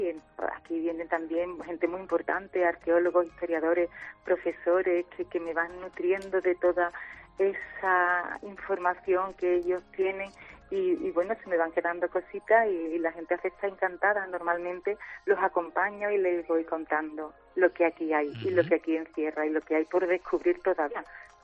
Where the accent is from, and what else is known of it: Mairena del Aljarafe, Andalusia, Spain